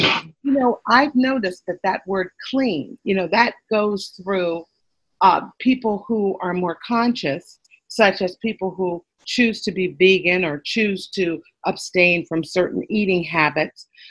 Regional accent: California, United States; because now I was from the Bay Area.

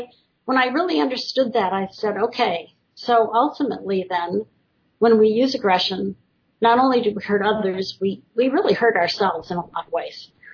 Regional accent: Detroit, Michigan, United States; No, actually, you know, I grew up in Detroit, so I actually am on the other side.

